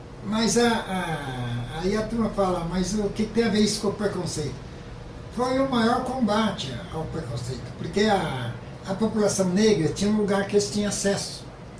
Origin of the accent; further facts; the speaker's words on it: Brazil; Todos nós somos brasileiros.